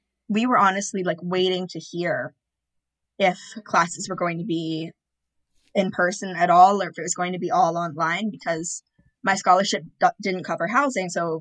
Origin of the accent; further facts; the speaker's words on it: Maryland, United States; And like I said, I'm from Maryland, so I certainly did not qualify as a tri-state area.